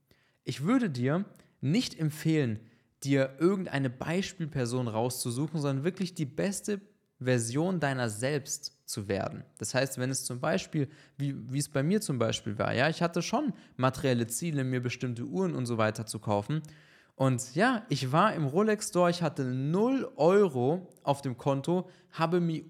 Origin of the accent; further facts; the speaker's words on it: Würzburg, Bavaria, Germany; so jetzt in Würzburg, in meiner Heimatstadt